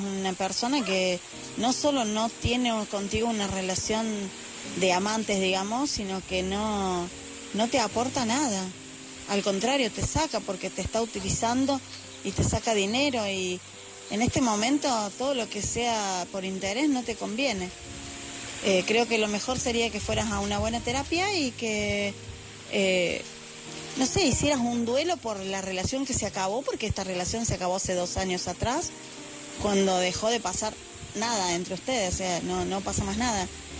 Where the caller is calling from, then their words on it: Argentina; desde Argentina